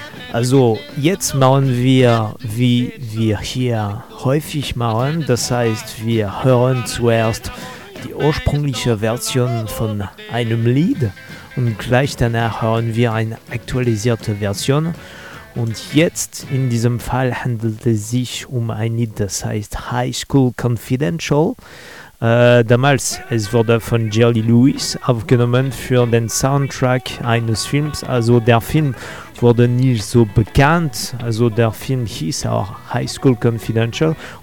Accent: Angers, Pays de la Loire, France; eine einzigartige Rockabilly-Band aus meiner Heimat, aus Angers in Frankreich.

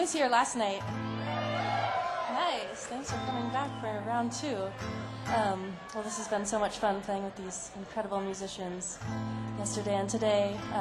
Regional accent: California, United States; now in Nashville, United States; I moved to Nashville. I grew up in California. I moved to Nashville about 5 years ago and wrote this song.

